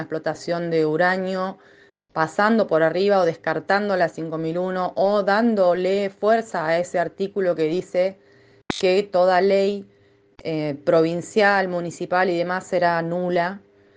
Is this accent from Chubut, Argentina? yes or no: yes; Chubut, Argentina; de Chubut, del Movimiento Asambleario No a la Mina.